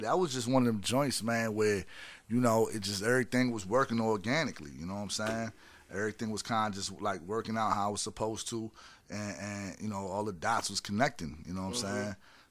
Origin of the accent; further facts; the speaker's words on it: Afghanistan; Like, nah, I'm from Afghanistan, dog.